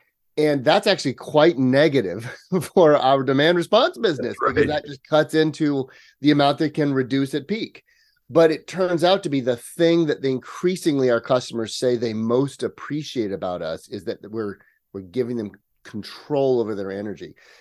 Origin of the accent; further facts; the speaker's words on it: California, United States; I am a native Californian. I was actually raised in the country. I grew up just outside of Yosemite National Park, up in the Sierra Nevada.